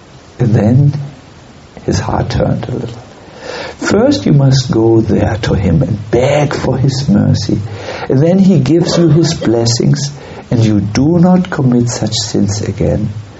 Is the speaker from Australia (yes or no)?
no; Northern Germany, Germany; English is a second language; I'm from North Germany, and North Germans, they almost talk offensive.